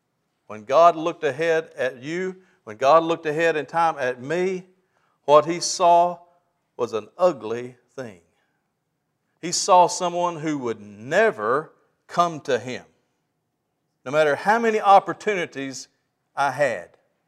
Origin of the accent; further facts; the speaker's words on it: Heber Springs, Arkansas, United States; And then, lo and behold, they find out I'm from Heber Springs, Arkansas.